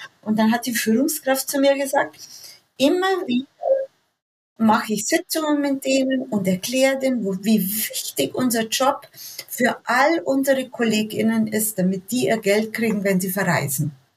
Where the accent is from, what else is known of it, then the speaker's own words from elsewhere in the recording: Germany; Und da glaube ich, sind wir Deutsche nicht so gut.